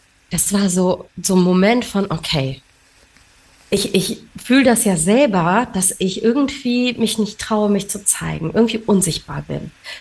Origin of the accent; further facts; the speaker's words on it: Germany; born there; ich bin als Flüchtlingskind hier in Deutschland zur Welt gekommen und meine Eltern sind aus Sri Lanka geflohen.